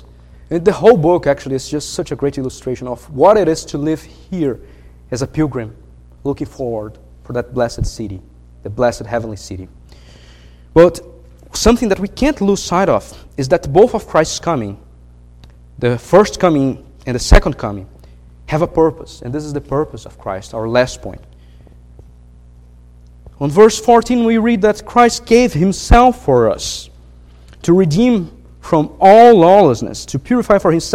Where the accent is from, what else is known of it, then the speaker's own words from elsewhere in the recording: Brazil; English is a second language; now in United States; As you can tell by my accent, I'm not American, right? I'm Brazilian.